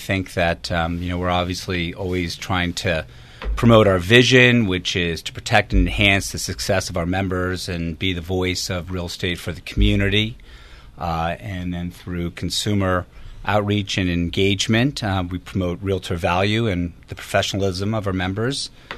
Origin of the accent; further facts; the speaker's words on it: Greenwich, Connecticut, United States; Well, I was raised in Greenwich, and I've lived here since I was a young boy